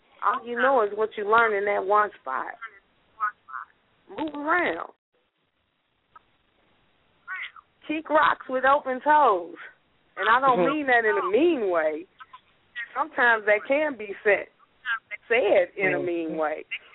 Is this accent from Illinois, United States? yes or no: yes; Chicago, Illinois, United States; I'm not in Chicago. I'm from Chicago, but I used to do amateur poetry on the north side when I was back at home.